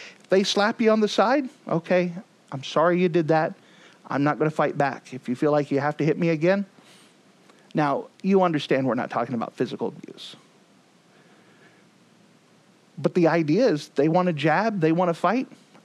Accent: Texas, United States; I mean, I'm from Texas. This is like ingrained in us.

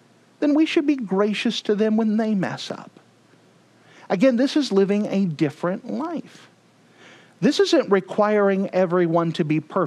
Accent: Texas, United States; I mean, I'm from Texas. This is like ingrained in us.

